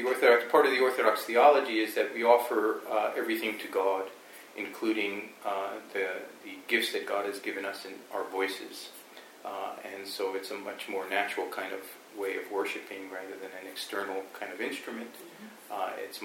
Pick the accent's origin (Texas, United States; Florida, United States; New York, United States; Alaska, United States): Alaska, United States; fell in love with some guy from Alaska, and so we had some discussions, and here I am.